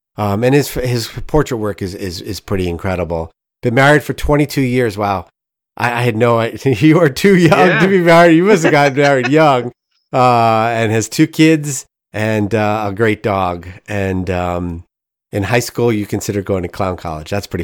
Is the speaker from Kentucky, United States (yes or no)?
no; New Jersey, United States; now in St. Louis, United States; Born and bred in New Jersey. And now I live out here in St. Louis.